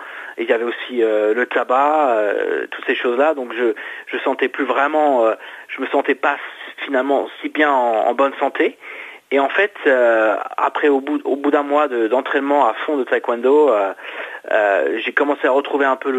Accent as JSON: {"language": "French", "region": "Île-de-France", "country": "France", "tie": "born or raised there", "said": "Donc en fait, je suis français, j'ai grandi dans la région parisienne."}